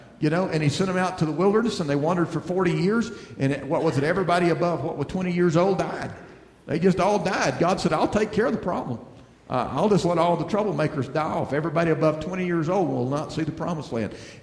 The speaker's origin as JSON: {"language": "English", "region": "Alabama", "country": "United States", "tie": "born or raised there", "said": "I grew up in Alabama where it is hot."}